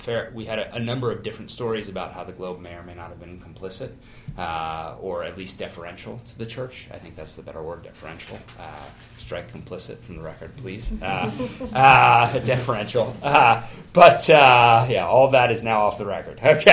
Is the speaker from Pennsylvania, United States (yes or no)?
yes; Philadelphia, Pennsylvania, United States; I'm from Philly, buy the Inky, right?